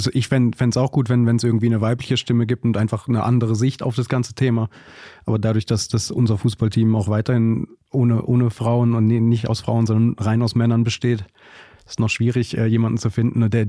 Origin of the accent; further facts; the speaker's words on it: Basel, Basel-Stadt, Switzerland; Also ich als Basler Bürger